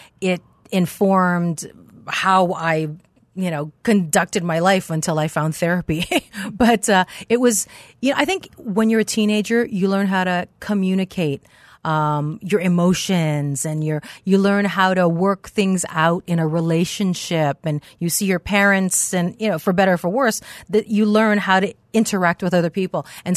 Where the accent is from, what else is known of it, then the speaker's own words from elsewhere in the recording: Hawaii, United States; Born and raised in Hawaii.